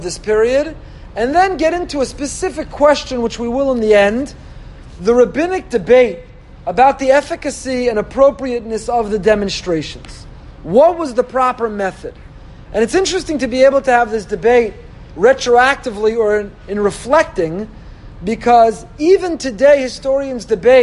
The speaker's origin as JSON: {"language": "English", "town": "Teaneck", "region": "New Jersey", "country": "United States", "tie": "born or raised there", "said": "I do have memories of my parents taking us on Sunday into Manhattan from where we grew up in Teaneck, New Jersey, to attend Free Soviet Jewry rallies."}